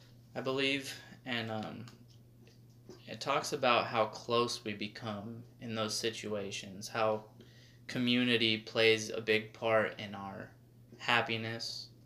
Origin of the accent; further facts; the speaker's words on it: Arizona, United States; And I'm from Arizona.